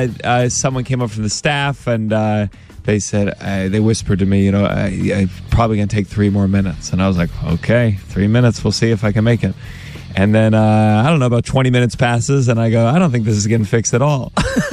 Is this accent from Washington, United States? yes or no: no; New York, United States; you know, I'm from New York.